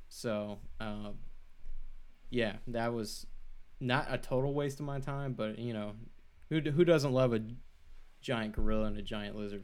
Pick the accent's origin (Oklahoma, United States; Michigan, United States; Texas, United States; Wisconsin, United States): Texas, United States; Houston; I'm from Houston, NASA, all that kind of stuff.